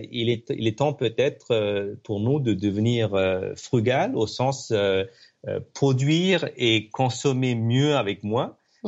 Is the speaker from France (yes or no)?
no; Pondicherry, Puducherry, India; parce que moi j'ai grandi en Inde, à Pondichéry.